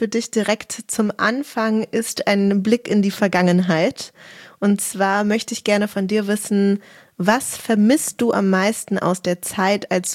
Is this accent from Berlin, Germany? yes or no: yes; Berlin, Germany; also ich bin ja auch Berlinerin